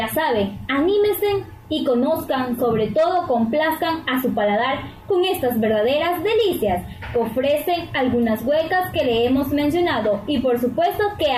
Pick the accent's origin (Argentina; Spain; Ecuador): Ecuador; Guayaquil, Guayas; como buena guayaquileña, amo la comida de mi ciudad